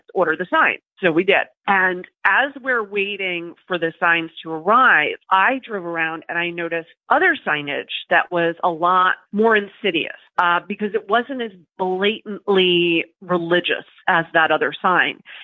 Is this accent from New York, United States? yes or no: yes; New York, United States; I'm from New York, you feel very removed from it, right? You feel like Florida is a whole other universe.